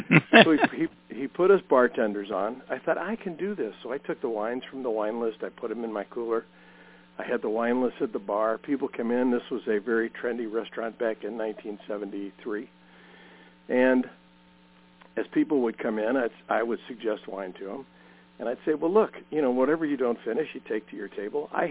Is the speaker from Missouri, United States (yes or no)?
yes; St. Louis, Missouri, United States; But I was born and raised in the St. Louis area, went to high school, played sports